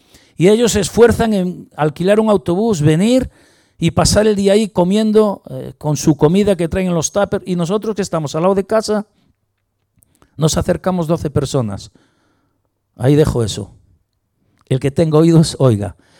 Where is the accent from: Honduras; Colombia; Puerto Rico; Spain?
Spain; Y eso quiere decir que da pena, ¿no? Para nosotros los que somos españoles.